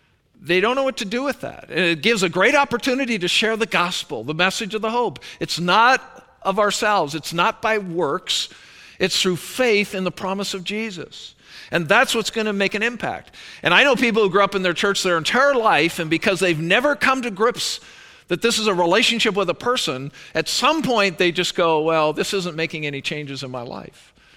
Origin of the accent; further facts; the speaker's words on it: Canada; Because I'm Canadian.